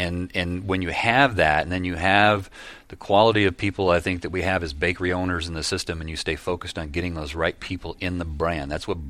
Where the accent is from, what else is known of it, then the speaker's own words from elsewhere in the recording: Vestal, New York, United States; I grew up in Vestal, which is just outside of Binghamton, New York.